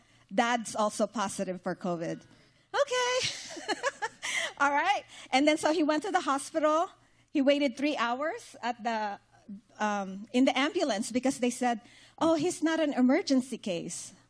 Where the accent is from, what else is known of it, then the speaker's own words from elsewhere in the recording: Philippines; you know, I'm Filipina, so Brian can attest to this. The Tagalog word just comes out, you know.